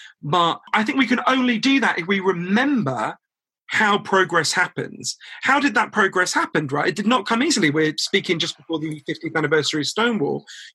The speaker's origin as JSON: {"language": "English", "country": "United Kingdom", "said": "Yeah, British people, we're not big on enthusiasm."}